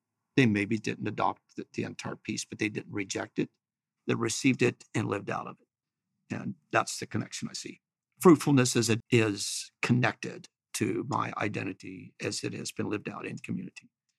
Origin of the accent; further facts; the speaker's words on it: Chambersburg, Pennsylvania, United States; I'm from Chambersburg. I attend Strasburg Mennonite Church. I grew up on a dairy farm.